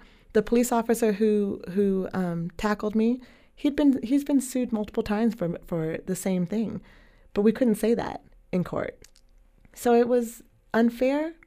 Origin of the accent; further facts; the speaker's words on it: Eugene, Oregon, United States; I was born and raised in Eugene. I know what I'm up against.